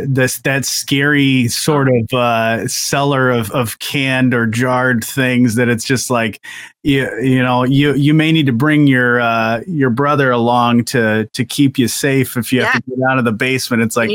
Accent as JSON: {"language": "English", "region": "Michigan", "country": "United States", "tie": "born or raised there", "said": "that's a great part, honestly, about growing up in Southwest Michigan is that everything, it's just so bountiful with the many different things, with the vegetables and the fruits."}